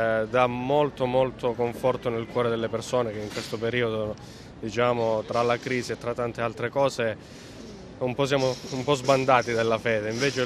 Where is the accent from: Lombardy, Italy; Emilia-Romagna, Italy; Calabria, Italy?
Calabria, Italy; Dalla provincia di Reggio Calabria, diocesi Oppido Mamertina Palmi.